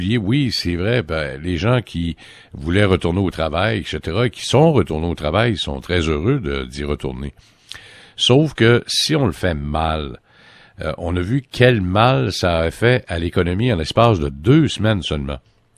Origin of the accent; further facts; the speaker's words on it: Quebec, Canada; qui ont conçu ça ici chez nous au Québec